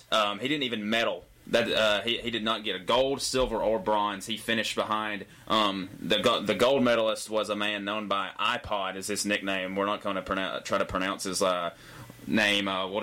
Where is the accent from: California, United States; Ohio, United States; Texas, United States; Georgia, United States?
Georgia, United States; Dalton; I know in my hometown of Dalton they've had 2 inches of snow already